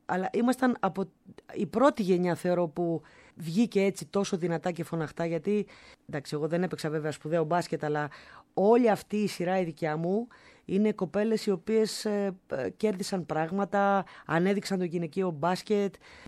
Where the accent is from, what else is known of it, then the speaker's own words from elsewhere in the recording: Larissa, Thessaly, Greece; Γεννήθηκα στη Λάρισα, εκεί μεγάλωσα